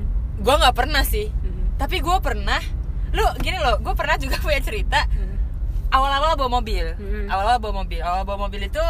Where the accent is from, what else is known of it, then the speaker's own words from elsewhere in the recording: Bekasi, West Java, Indonesia; Dan lu tau kan kayak gue kan anak Bekasi ya